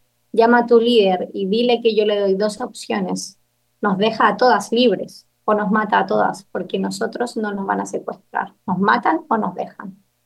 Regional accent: Chile; Y le dije, yo soy de Chile.

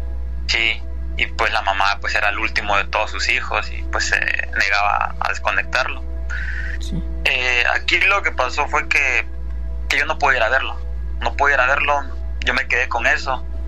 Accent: Chiapas, Mexico; moved away as an adult; also born or lived in Mexico City; Yo soy originario de Chiapas. Yo desde niño, pues, vivíamos en un pueblo con varios amigos, ¿no? De morritos, pues, nos criamos juntos. Yo a los 18 años decidí salirme de mi casa y me fui para la Ciudad de México. Ahí viví 5 años.

